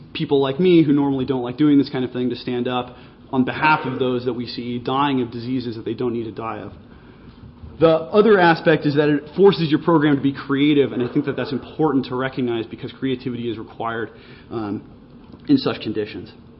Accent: San Francisco, California, United States; Additionally, I'm from San Francisco originally.

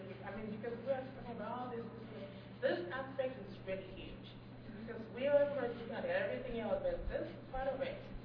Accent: Nigeria; now in United States; I'm a woman health nurse specialist here in the United States, California. And I'm from Nigeria

